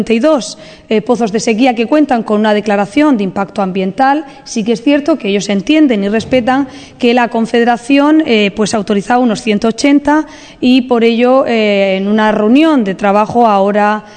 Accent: Cartagena, Region of Murcia, Spain; que dependen de la agricultura de mi tierra, la tierra que dirijo, Cartagena y toda su comarca

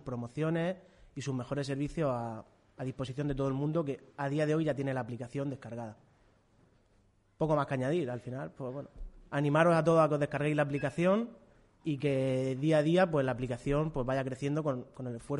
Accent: Cartagena, Region of Murcia, Spain; Somos cartageneros

